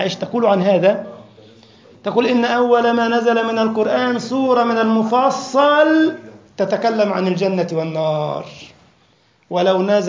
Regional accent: Egypt; سئل من الفقهاء عندنا في مصر فضيلة الشيخ

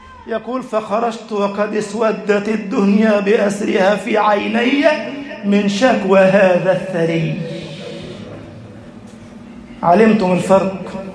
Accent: Egypt; اللهم اجعل بلدنا مصر أمنا أمانا

